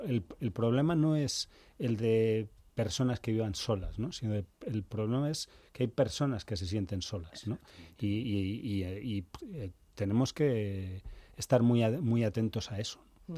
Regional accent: Madrid, Community of Madrid, Spain; pasé algunos años de mi infancia en Carabanchel y cuando estoy allí digo que soy tan carabanchelero que hasta en Marqués de Vadillo ya me siento un extranjero.

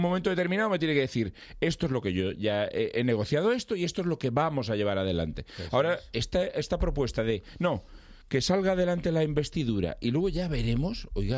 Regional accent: Spain; Yo, como muchos españoles, no nos fiamos de lo que se pueda pactar ahí

